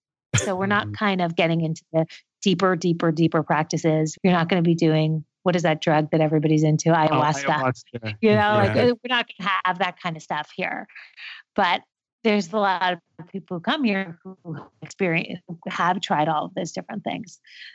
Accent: New York, United States; now in Los Angeles, United States; You know, it's so funny because I'm from New York also. So before I moved here, someone said, whatever you do, don't go LA.

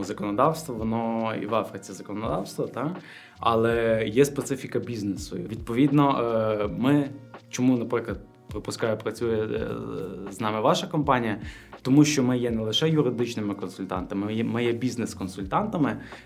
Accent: Lviv, Lviv Oblast, Ukraine; І фізично я знаходжуся у Львові як львів'янин

